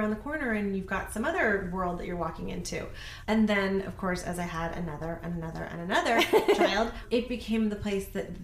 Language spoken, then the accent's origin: English; Columbia, Missouri, United States; born there; I was born in Columbia, Missouri.